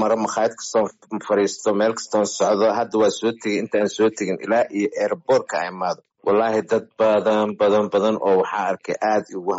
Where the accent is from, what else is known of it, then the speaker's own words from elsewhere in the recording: Mogadishu, Banadir, Somalia; xamar aniga meesha aan ku dhashay oon ku soo koray oon ku weynaaday oon ku caqliyeystay oon ku guursaday oon ku guryaystay